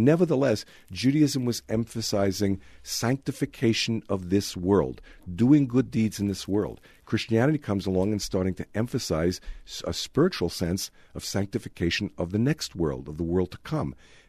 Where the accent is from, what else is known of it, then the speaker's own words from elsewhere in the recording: Brooklyn, New York, United States; Look, I come from Brooklyn, so I'm a Brooklyn Dodger fan.